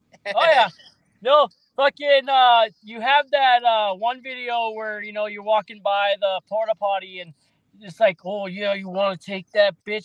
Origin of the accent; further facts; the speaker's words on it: Alberta, Canada; I'm from Alberta, I'm one province over